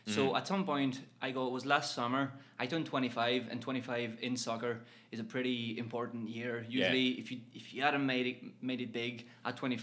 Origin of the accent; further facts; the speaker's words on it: Toulouse, Occitania, France; accent: French; English is a second language; I'm from Toulouse, the southwest of France.